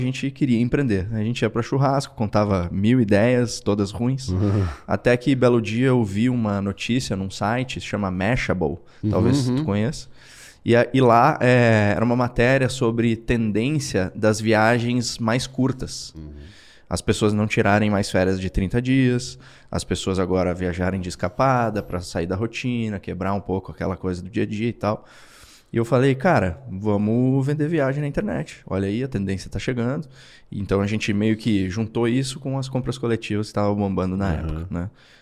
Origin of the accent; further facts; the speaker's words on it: Porto Alegre, Rio Grande do Sul, Brazil; Eu sou gaúcho, de Porto Alegre